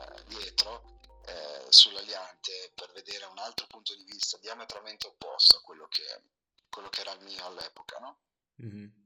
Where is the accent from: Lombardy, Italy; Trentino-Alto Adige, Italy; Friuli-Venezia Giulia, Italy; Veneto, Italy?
Friuli-Venezia Giulia, Italy; Leonacco; Io sono friulano, di un paesino in campagna a nord di Udine, si chiama Leonacco, non l'avrai mai sentito, è un paesino proprio molto rurale, molto tranquillo, molto sereno, a nord di Udine, in Friuli.